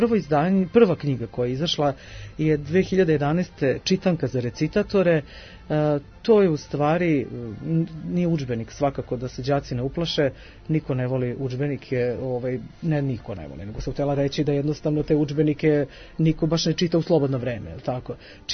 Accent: Lazarevac, Belgrade, Serbia; To je Lazarevac, inače moj rodni grad

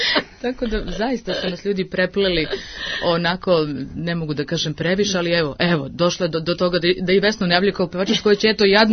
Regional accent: Montenegro; U mojoj krvi je izmešano Šumadije i Crne Gore. Ja sam odrasla u Crnoj Gori, već od 8. meseca, 9. sam ja tamo kod moje bake živjela

